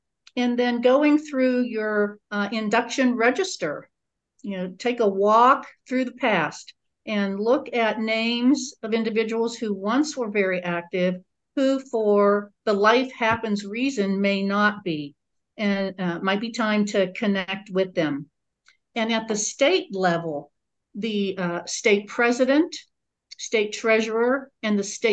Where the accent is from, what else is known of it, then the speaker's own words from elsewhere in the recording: Pennsylvania, United States; I'm from Pennsylvania. I'm the Northeast rep to the committee.